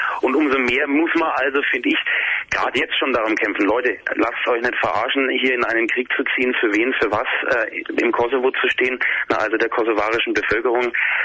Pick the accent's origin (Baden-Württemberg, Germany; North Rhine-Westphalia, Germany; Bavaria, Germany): Bavaria, Germany; Regensburg; Ich komme aus Regensburg.